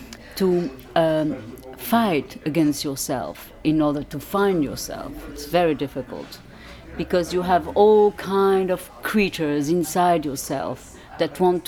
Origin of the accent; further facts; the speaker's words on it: Connecticut, United States; born there; Well, you know, I was born in the States.